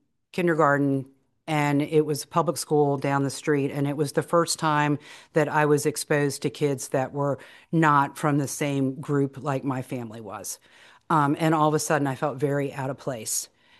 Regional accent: Richmond, Virginia, United States; And so growing up in Richmond in the 1960s in this very normal family, and we sort of lived in this area of Richmond.

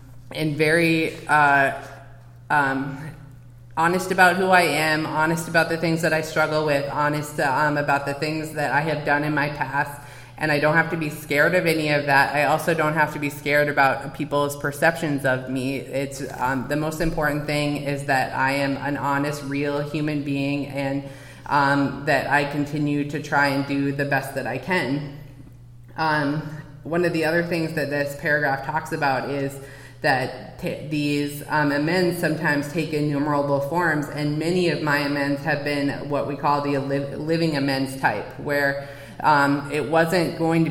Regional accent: Duluth, Minnesota, United States; So I grew up in Duluth, Minnesota

